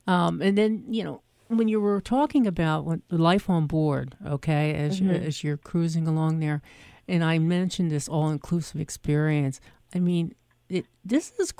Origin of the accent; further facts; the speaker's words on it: New Jersey, United States; accent: East Coast; And I grew up on the East Coast. People can normally tell that by my accent. But South Jersey, you know, really outside, right outside the Philadelphia area.